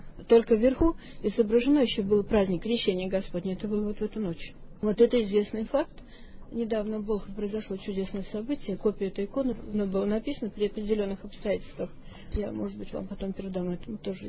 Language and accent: Russian; Novosil, Oryol Oblast, Russia; Я родом из Новосилия, я Орловская родом. Вот, но отец у меня, конечно, был сибиряк.